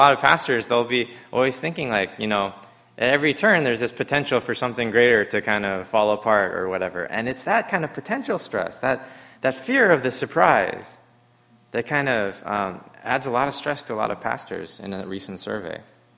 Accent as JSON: {"language": "English", "country": "Canada", "lives_now": "United States", "said": "So I was sharing with the worship team that as a Canadian, we usually celebrate Thanksgiving in October."}